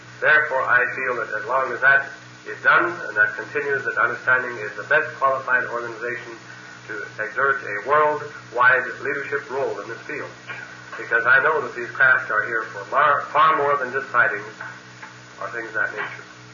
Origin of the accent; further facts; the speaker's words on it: Woodland, Washington, United States; So I went ahead and lectured in my hometown of Woodland, Washington, having one meeting in a range hall there and a second meeting in a private home.